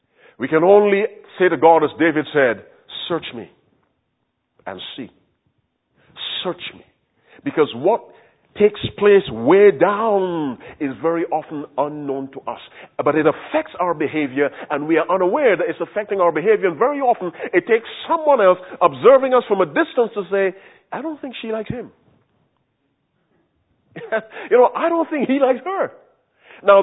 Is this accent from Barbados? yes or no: yes; Barbados; When I was growing up in Barbados, we had a saying called know your place.